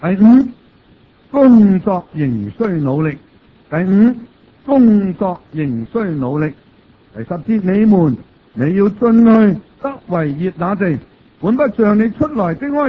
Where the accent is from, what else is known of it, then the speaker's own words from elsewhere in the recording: Hong Kong; 生喺香港，长喺香港